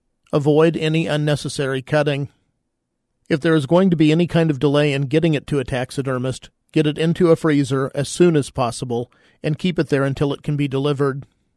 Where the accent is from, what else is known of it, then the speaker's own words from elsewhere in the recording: Kansas, United States; My dad was a very, very good archery deer hunter, succeeding almost every year at tagging a buck in my home state of Kansas.